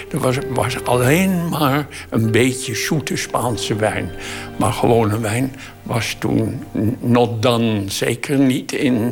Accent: Amsterdam, North Holland, Netherlands; born there; Ik ben geboren in de Pijp in Amsterdam, in de Gerardouwstraat, waar mijn vader een slijterij had.

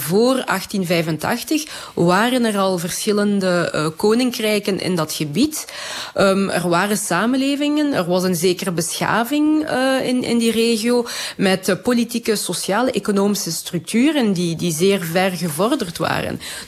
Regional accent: Belgium; Maar ook als Belg voel ik mij heel erg beschaamd over wat er toen gebeurd is.

